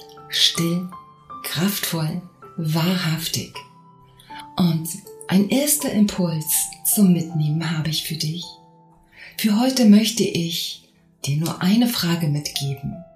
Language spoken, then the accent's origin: German; Germany; born there; Ich bin in Deutschland geboren mit einem Namen, den viele tragen